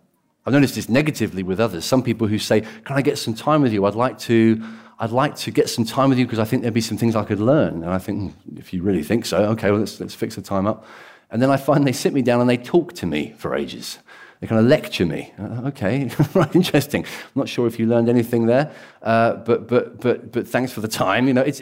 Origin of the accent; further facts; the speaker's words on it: Brighton, South East England, United Kingdom; I was born and raised in Brighton.